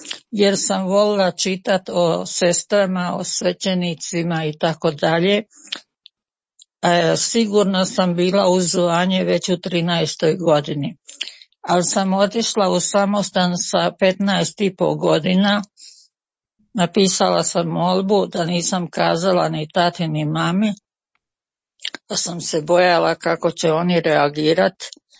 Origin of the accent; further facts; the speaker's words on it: Derventa, Republika Srpska, Bosnia & Herzegovina; born there; Ja sam najstarije dijete od 9 djece. Rođena sam kod Dervente, krštena u Derventi, pričešćena i krizmana.